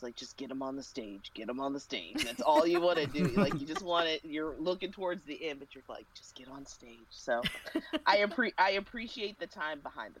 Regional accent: Kansas City, Missouri, United States; I grew up in Kansas City, and, you know, they at one time had like dozens upon dozens of record stores

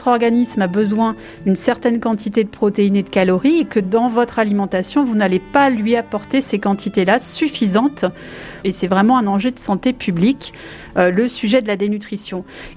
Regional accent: France; on peut quand même être aussi malnutri chez nous en France, voire dénutri.

